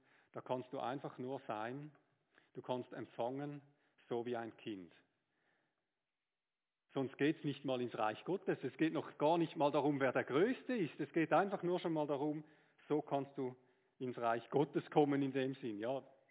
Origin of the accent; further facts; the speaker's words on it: Switzerland; wie wir das auch tun würden, als Schweizer mindestens